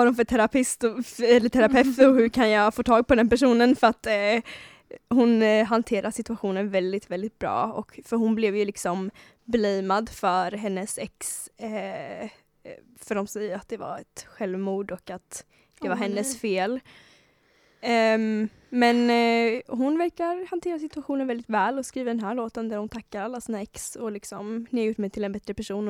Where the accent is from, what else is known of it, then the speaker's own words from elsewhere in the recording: Sweden; born there; jag är ju så här halvasiat. Och asiater vet ju alla att, jag är ju född i Sverige